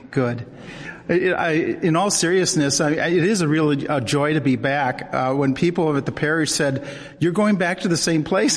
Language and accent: English; Minot, North Dakota, United States; I'm from North Dakota. Yeah. Oh, you remember the one from North Dakota. Okay. And I'm still from North Dakota. I'm from Minot.